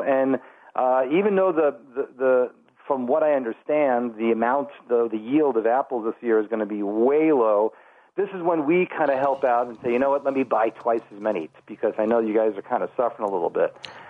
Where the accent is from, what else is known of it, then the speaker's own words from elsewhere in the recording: Island Lake, Illinois, United States; or you could do what I did, which was I'm from Island Lake, and I forgot my driver's license.